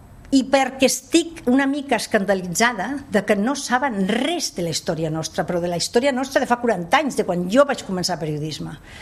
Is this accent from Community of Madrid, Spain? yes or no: no; Catalonia, Spain; Jo sóc catalana, nen.